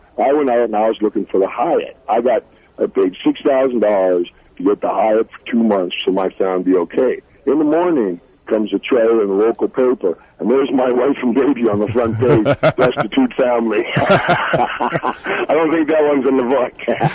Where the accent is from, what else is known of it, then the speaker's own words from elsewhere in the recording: Scotland, United Kingdom; Yeah, I'm a country bumpkin. I'm from Scotland.